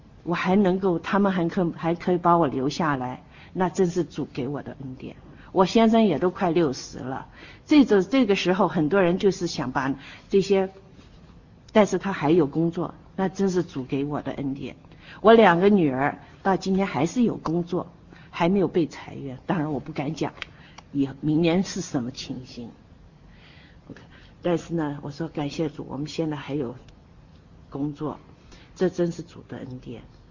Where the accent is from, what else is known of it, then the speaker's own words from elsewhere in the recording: Guangdong, China; 因为我是广东人，